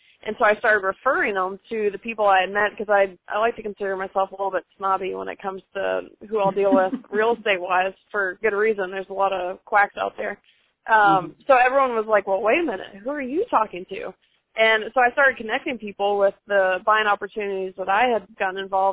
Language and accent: English; Atlanta, Georgia, United States; moved away as an adult; also born or lived in Miami; now in California, United States; I'm actually from, I was born in Miami, but I grew up in Atlanta, so not too far from you, and I loved hearing the southern accent.